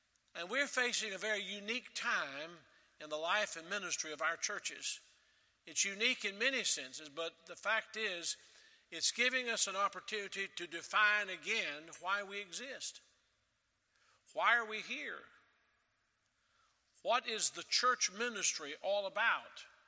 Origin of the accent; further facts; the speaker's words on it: United States; born there; I'm grateful to God that I was born in America. I could have been born anywhere in the world, but this is my country, and I thank God for my country.